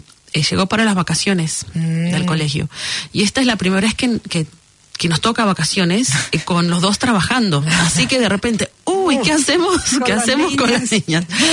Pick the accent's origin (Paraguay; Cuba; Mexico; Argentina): Argentina; moved away; Yo me fui de Argentina cuando él tenía 3 años.